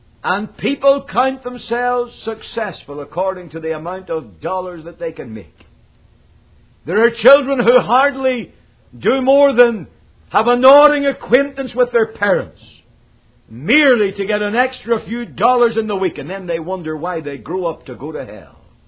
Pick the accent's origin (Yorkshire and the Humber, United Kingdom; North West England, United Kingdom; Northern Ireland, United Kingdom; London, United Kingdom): Northern Ireland, United Kingdom; When he heard I was from Northern Ireland, he asked for an insight into what was happening there.